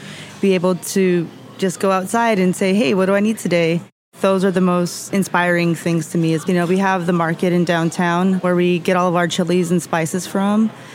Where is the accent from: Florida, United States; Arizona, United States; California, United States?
Arizona, United States; Phoenix; And I'm originally from Phoenix, Arizona.